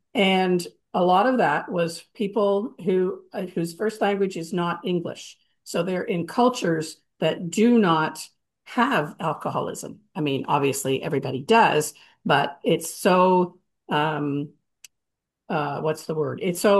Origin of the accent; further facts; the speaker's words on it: Canada; I'm Canadian